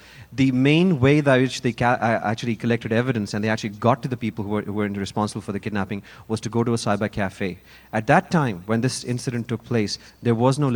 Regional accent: Pakistan; I'm from Pakistan, so let me thank my friend from India.

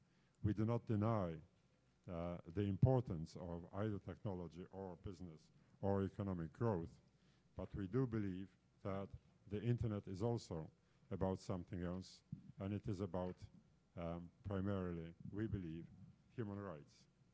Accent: Poland; I come from Poland, so cyberspace in my mind is identified with Siberia.

